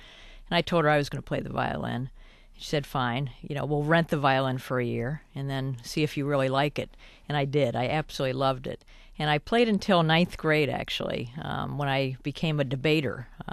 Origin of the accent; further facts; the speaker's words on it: Akron, Ohio, United States; also born or lived in New York City, United States; I grew up in Akron, Ohio. Actually born in New York City, but my parents moved to Ohio when I was 2.5.